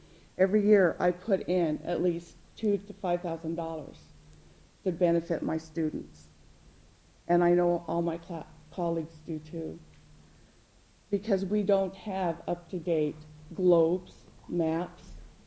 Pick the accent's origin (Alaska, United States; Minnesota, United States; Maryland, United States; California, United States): Alaska, United States; I'm from Bush, Alaska, Lower Yukon, and I represent Region 4 for NEA Board of Directors.